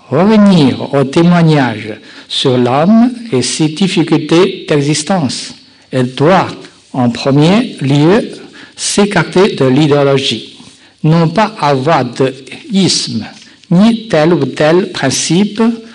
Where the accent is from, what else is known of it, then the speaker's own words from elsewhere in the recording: China; born there; French is a second language; sauf mon pays natal, la Chine, je suis encore strictement censuré.